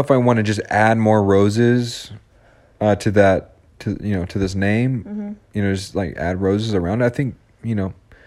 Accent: Canada; my mother was 100% Chippewa, Ojibwa, and I'm from Canada.

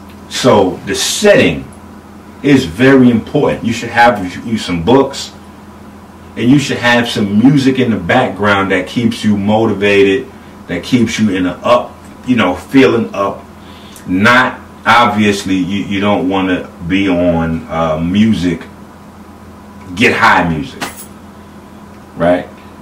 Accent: Bronx, New York, United States; I'm from New York. I'm from the Bronx, 158th Street.

